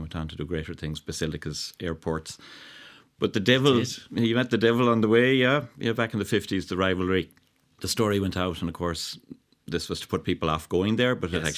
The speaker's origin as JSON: {"language": "English", "town": "Tourine", "region": "County Mayo", "country": "Ireland", "said": "I'm from Mayo, yeah. From a place called Tourine."}